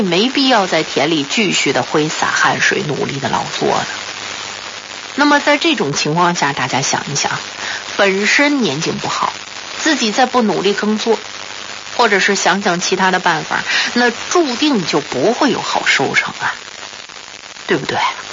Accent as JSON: {"language": "Chinese", "town": "Shannan", "region": "Tibet", "country": "China", "tie": "born or raised there", "said": "我呢是一个在敬老院里长大的孤儿。"}